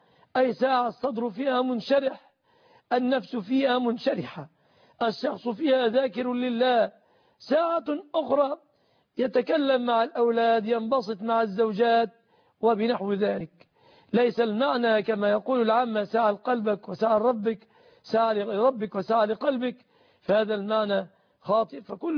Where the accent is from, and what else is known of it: Egypt